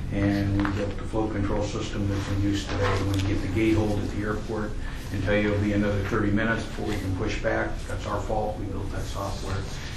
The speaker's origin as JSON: {"language": "English", "region": "Washington", "country": "United States", "tie": "born or raised there", "said": "Well, originally, we're from this part of the world. I grew up in Grays Harbor County up in Washington, and my wife is from Redmond."}